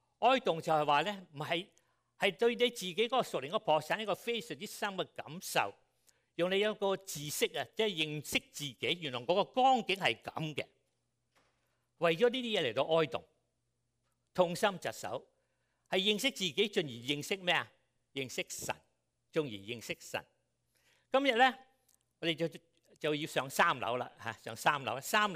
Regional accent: Guangdong, China; 我哋廣東人就啲形容詞咧就好生動嘅，叫做冇腰骨。

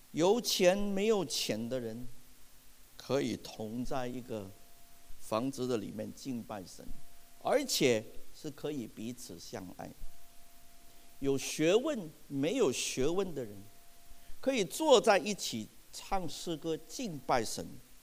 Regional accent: Hong Kong; 那过去大半年，我是从香港来的，大家都知道香港的事情。

